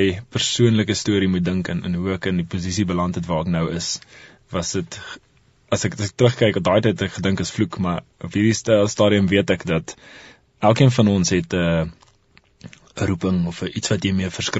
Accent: Hartbeespoort, North West, South Africa; ek is so bietjie buite Pretoria, ek kom van Hartbeespoort af

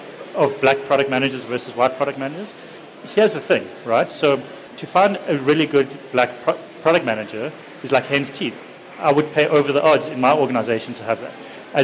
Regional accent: Johannesburg, Gauteng, South Africa; When I lived in Johannesburg, I grew up in Hyde Park

